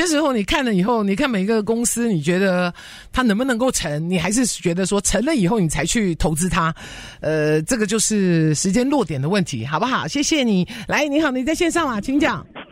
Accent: United States; 对于我们美国人来讲

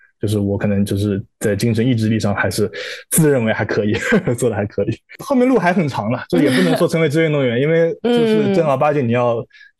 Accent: Jiangsu, China; 后面因为我江苏人嘛，所以就可能我们江苏那边会更多去考虑高考啊、学习啊这些东西啊

